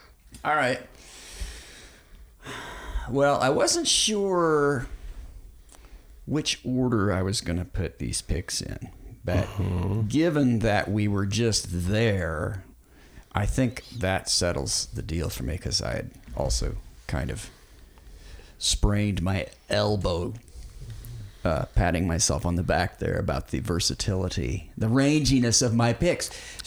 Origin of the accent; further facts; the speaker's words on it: Oklahoma, United States; I'm a rock guy. I'm from Oklahoma.